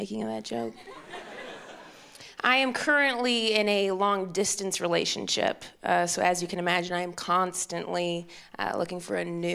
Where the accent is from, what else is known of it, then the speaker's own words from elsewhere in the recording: Midwest, United States; My mom is back home where I grew up in the Midwest